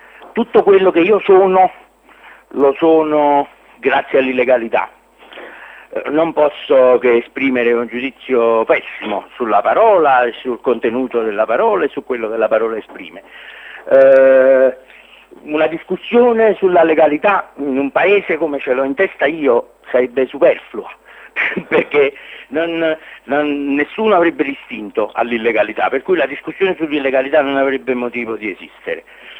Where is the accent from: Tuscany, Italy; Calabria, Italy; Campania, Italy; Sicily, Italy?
Campania, Italy; Naples; io sono di Napoli e sto parlando con un compagno di Palermo